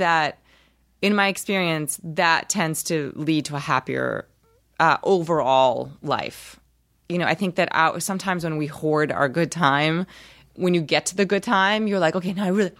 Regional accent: Rio de Janeiro, Brazil; English is a second language; Well, I'm from Rio, and I highly recommend Rio.

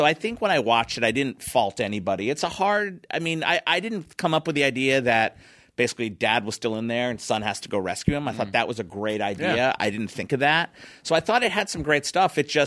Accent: Philadelphia, Pennsylvania, United States; I was from Philly.

